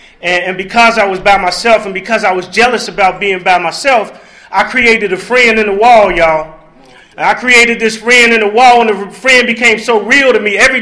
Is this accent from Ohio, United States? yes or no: yes; Cincinnati, Ohio, United States; When I was real young, I was back in Cincinnati. I grew up in Cincinnati, and I had two older sisters and one younger sister